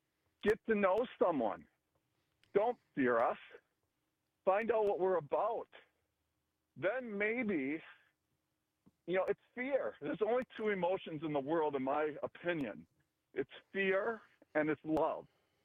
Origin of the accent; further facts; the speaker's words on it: Midwest, United States; I mean, I grew up in the Midwest. I've been in California now for 25 years.